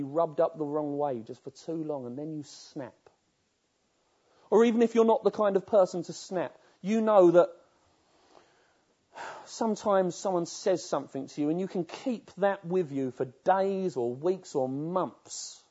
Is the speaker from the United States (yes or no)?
no; United Kingdom; And we're British, so we queue.